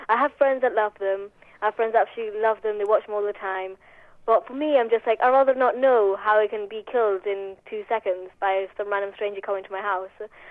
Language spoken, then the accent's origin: English; Gibraltar; I've always enjoyed being British. I think that's a good message.